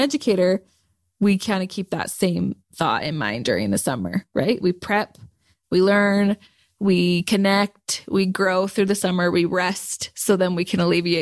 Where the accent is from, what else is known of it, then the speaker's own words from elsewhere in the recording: Canada; I'm from Canada, so I'm hopefully going to go to Canada if the border's open.